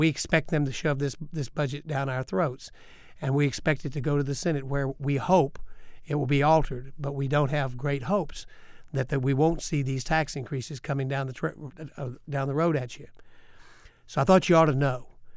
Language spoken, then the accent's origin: English; Texas, United States; But, you know, I think that the folks in Texas, I'm from Texas, and I've got a number that's been studied out real good.